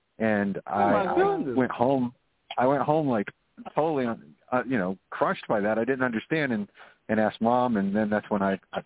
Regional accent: St. Augustine, Florida, United States; Well, originally I'm from Florida. I was born in Southern Florida, and I attended the School for the Blind in St. Augustine, Florida, and my family lived 3 hours away.

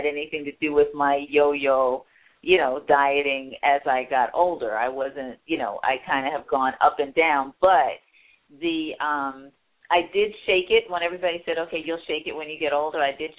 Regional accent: Chicago, Illinois, United States; I grew up in the Englewood community in Chicago, and we hear about the Englewood community in Chicago all over the nation, and that's where I grew up.

